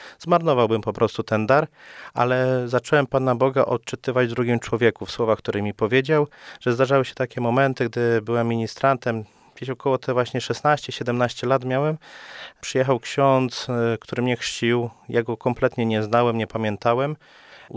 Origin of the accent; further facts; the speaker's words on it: Opole Voivodeship, Poland; ja pochodzę z terenów byłej opolskiej diecezji, z Opolszczyzny.